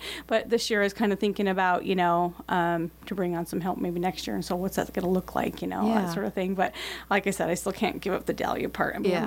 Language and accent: English; Alaska, United States; born there; I was born on the Glen